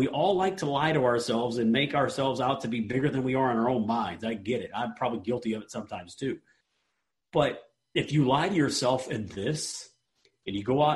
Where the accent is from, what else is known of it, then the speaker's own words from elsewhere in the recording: Austin, Texas, United States; I'm targeting a 40 to 60 unit property in my hometown in Austin.